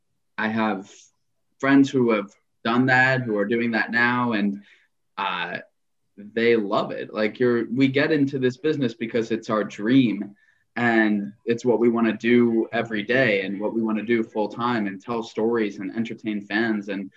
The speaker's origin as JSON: {"language": "English", "town": "Long Island", "region": "New York", "country": "United States", "tie": "born or raised there", "lives_now": "Brooklyn, United States", "said": "Born and raised on Long Island, and I reside in Brooklyn now."}